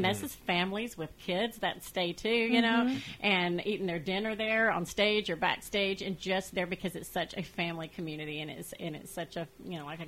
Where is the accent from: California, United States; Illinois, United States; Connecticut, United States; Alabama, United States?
California, United States; San Diego; When I came 6 years ago, I came from San Diego, and I was a little bit of a snob because I came from a huge venue there, big.